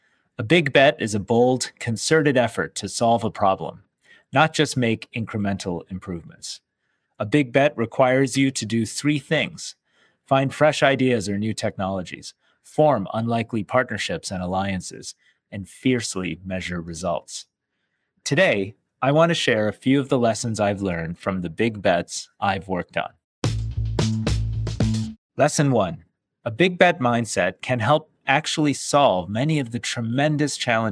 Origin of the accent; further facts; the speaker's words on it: Detroit, Michigan, United States; watching in awe as Nelson Mandela spoke to thousands of people in my hometown of Detroit